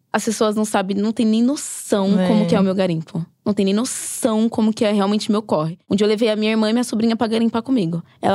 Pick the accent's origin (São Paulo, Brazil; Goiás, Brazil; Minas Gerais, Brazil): Minas Gerais, Brazil; eu sou mineira, né? Sou de Minas, né? Minha família é de Minas.